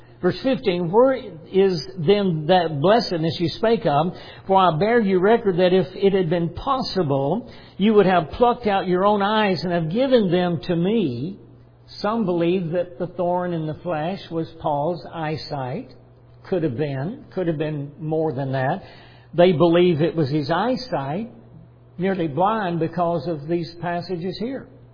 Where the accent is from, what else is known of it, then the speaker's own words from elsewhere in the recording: Chattanooga, Tennessee, United States; also born or lived in Florida; moved back to my hometown, and we was in a church in Chattanooga, Tennessee